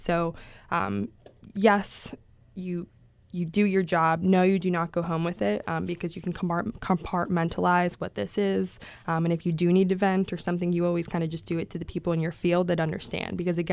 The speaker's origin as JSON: {"language": "English", "town": "Baltimore", "region": "Maryland", "country": "United States", "lives_now": "Roseburg, United States", "said": "I'm very new to Roseburg. It's a very small town. I'm from Baltimore, Maryland."}